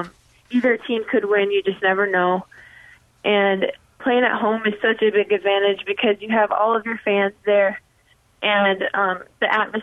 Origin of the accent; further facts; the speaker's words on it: Hutchinson, Minnesota, United States; I'd have to say that it's pretty close to my hometown of Hutchinson, so that was really nice for me.